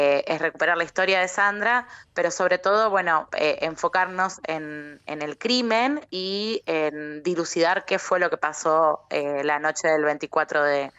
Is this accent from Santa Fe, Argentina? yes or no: yes; Santa Fe, Argentina; que soy santafesina, así que un orgullo siempre